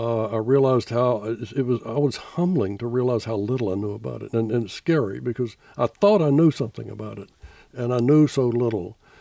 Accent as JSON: {"language": "English", "region": "Georgia", "country": "United States", "tie": "born or raised there", "said": "The wild turkey was almost extinct mm-hmm. in South Georgia when I grew up"}